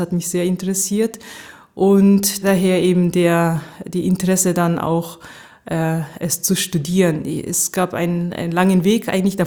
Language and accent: German; Nagoya, Aichi, Japan; Und ich bin in Nagoya aufgewachsen, das ist in Zentraljapan. Mir ist auch ein Stolz der Nagoyaner, die eben zentral sind und nicht Tokio. Dann habe ich dann in Sapporo studiert